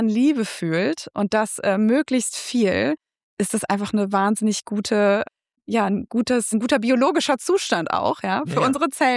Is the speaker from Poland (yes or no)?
no; North Rhine-Westphalia, Germany; Über meine Heimat, das Ruhrgebiet.